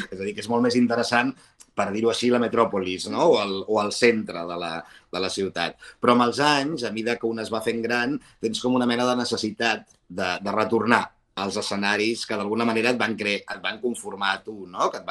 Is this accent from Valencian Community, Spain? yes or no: no; Cornellà de Llobregat, Catalonia, Spain; Sí, soc de Cornellà i ara mateix estic a l'Hospitalet